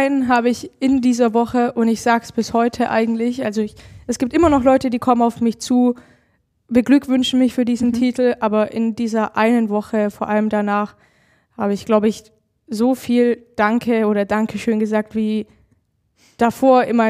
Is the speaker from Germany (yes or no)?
yes; Backnang, Baden-Württemberg, Germany; alle diese Sportler kommen aus Backnang, aus meiner Heimatstadt.